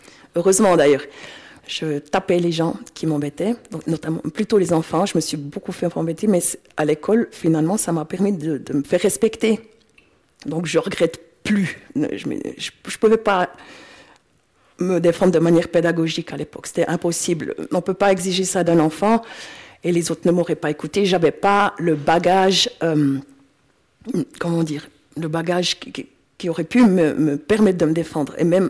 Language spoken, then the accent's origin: French; Biel, Bern, Switzerland; J'ai grandi à Bienne, oui. Je suis vraiment une biennoise, ma grand-mère déjà est biennoise.